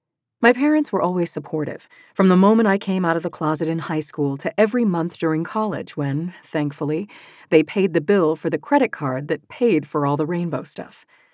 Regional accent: Allentown, Pennsylvania, United States; only a few hours away from my hometown of Allentown, Pennsylvania, but light years away culturally.

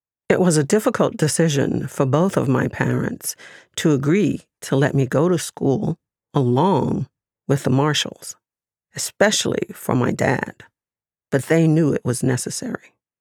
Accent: New Orleans, Louisiana, United States; I was chosen to be the first Black child to go to an all-white school, William France Elementary, in my hometown, New Orleans.

